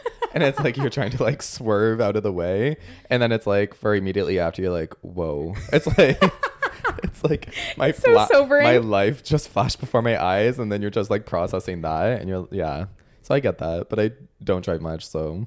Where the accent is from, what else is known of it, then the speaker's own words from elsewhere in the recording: Toronto, Ontario, Canada; it's giving like I grew up in the West End, you know?